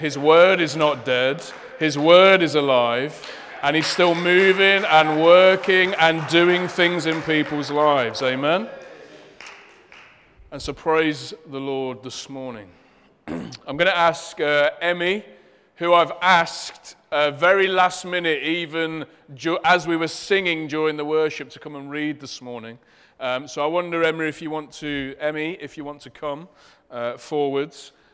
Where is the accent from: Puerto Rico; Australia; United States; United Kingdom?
United Kingdom; Leicester, East Midlands; accent: Leicester; I know my Leicester accent makes it sound like an axe that you're going to chop something